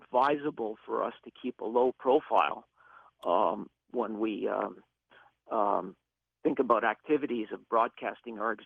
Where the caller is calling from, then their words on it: Ottawa, Ontario, Canada; Actually, I'm calling from Ottawa.